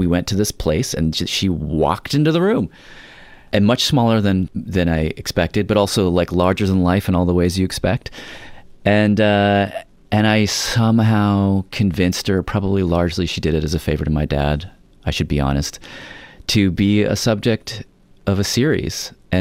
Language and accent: English; Nashville, Tennessee, United States; So I grew up in Nashville, Tennessee, and Nashville is